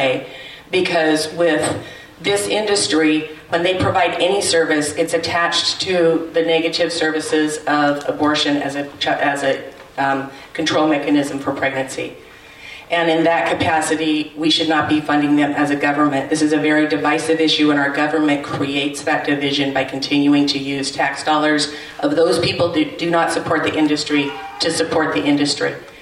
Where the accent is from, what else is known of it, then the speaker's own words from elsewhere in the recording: Homer, Alaska, United States; This part I know from growing up in Homer, Alaska.